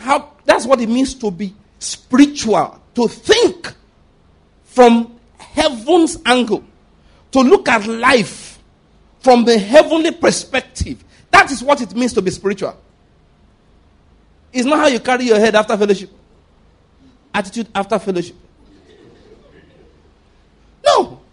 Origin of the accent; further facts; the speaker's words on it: Ondo, Nigeria; now in Enugu, Nigeria; I'm from Ondo State, physically speaking. This Zenugu is in Igbo land.